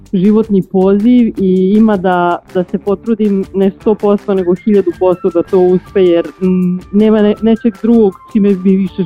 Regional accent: Leskovac, Jablanica District, Serbia; now in Belgrade, Serbia; nisam iz Beograda, odrasla sam u Leskovcu

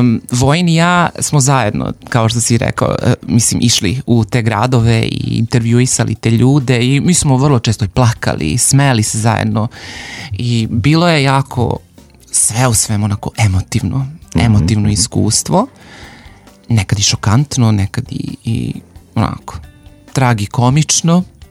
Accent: Novi Sad, Vojvodina, Serbia; A zapravo ja sam inače iz Novog Sada, jeli, i tu sam isto aktivistkinja. Ja volim da sebe kažem kao da sam generalno LGBT aktivistkinja, ali sam i Romkinja, i trans žena, i žena, i tako da to je intersekcija raznih identiteta.

